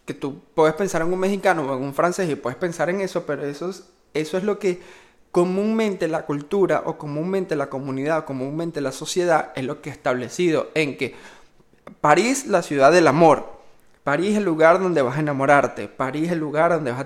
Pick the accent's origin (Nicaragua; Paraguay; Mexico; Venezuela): Venezuela; Yo como venezolano, a mí me encantaría que hicieran